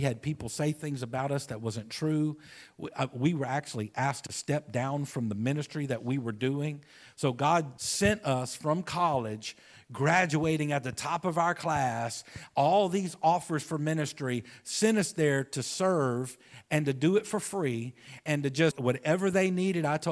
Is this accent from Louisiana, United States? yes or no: yes; Louisiana, United States; And I'm a Cajun.